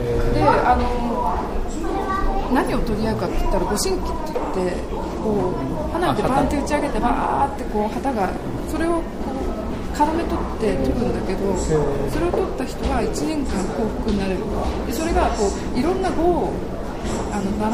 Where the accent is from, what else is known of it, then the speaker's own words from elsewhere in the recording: Fukushima, Japan; うちの田舎はこう野馬追っていう祭りがあるから